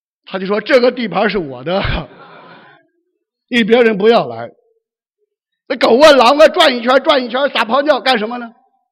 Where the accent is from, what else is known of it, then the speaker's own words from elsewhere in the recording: China; 那我们中国人注重不注重形象啊？